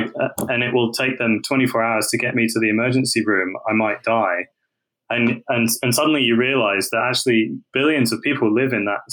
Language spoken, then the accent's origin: English; South East England, United Kingdom; I was actually reluctant to go back to Southampton because it's 16 miles from my hometown.